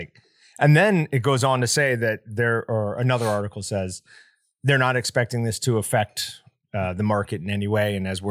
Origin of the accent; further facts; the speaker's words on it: Niskayuna, New York, United States; Niskayuna. That is the town I grew up in.